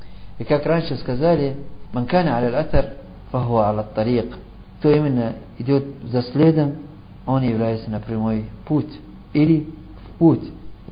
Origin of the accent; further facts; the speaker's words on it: Somalia; особенно у нас на родине, Сомали